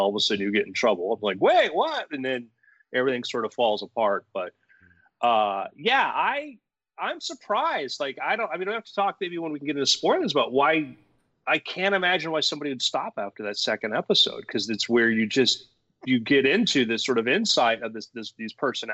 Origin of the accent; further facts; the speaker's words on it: Florida, United States; we grew up in South Florida, and you get a lot of crazy personalities.